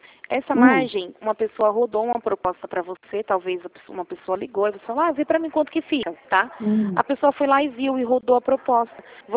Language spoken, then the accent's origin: Portuguese; Rio Claro, São Paulo, Brazil; eu sou aqui de Rio Claro mesmo, da agência de Rio Claro.